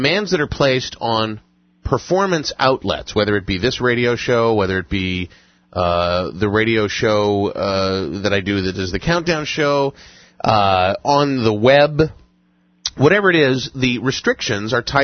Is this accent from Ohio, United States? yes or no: yes; Cleveland, Ohio, United States; Because of Meineke and from the fact that I grew up in Cleveland.